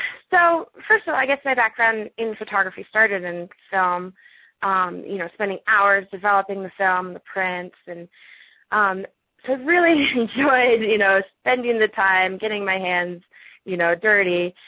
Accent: Water Valley, New Hampshire, United States; Yeah, I grew up skiing in Water Valley, New Hampshire, and you know, I went pretty early on into freestyle.

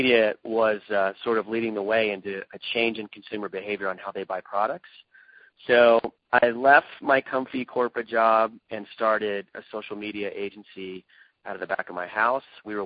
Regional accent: Evergreen, Colorado, United States; I grew up just outside of Evergreen

